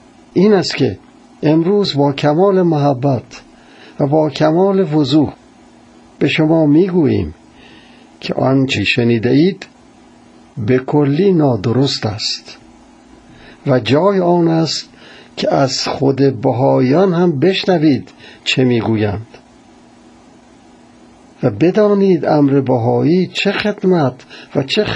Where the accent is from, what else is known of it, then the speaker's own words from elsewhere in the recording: Iran; آیا ما که ایرانی هستیم نباید بدانیم